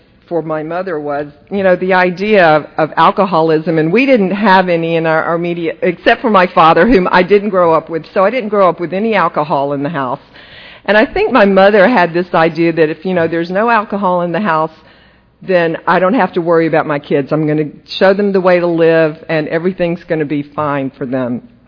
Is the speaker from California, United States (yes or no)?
no; Cochran, Georgia, United States; I'm a Georgia girl. I grew up in Cochrane, Georgia. So I'm a Georgia peach. And I came from a small town.